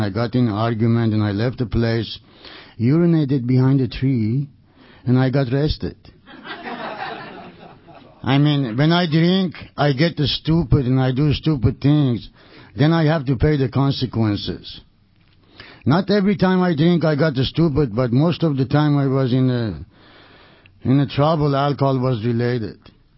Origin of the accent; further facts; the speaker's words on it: Iran; English is a second language; moved away as an adult; I was born and raised in Iran, and I came here about over 20 years ago. I couldn't say ABCD.